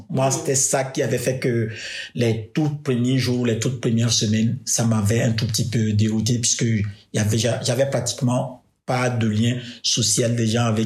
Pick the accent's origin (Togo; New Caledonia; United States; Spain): Togo; now in Nantes, France; je venais d'un monde qui est complètement différent de Nantes, puisque chez moi, au Togo ou en Afrique de façon générale